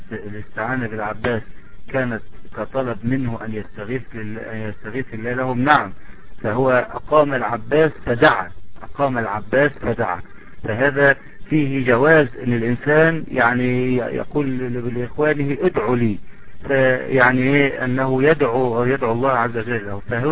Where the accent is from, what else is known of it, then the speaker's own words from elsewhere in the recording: Egypt; إلا ما لكن نجد مثلا عندنا في مصر يعني ما زال هناك للأسف الشديد بعض الطوائف